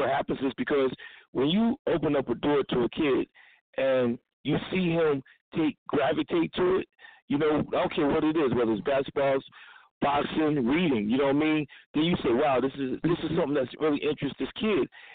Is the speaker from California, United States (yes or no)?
no; Philadelphia, Pennsylvania, United States; And I grew up in an area called the Hilltop, West Philly, 6th and Lancaster. I grew up in Fellow Street.